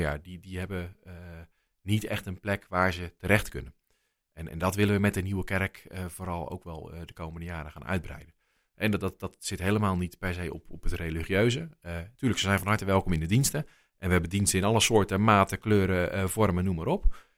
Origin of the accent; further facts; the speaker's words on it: Delft, South Holland, Netherlands; Maar wij als Delftenaar, ja, we zijn het gewend.